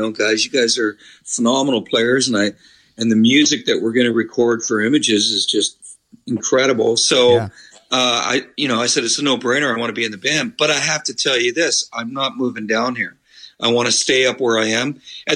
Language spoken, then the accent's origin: English; Midland, Ontario, Canada; I grew up in Midland.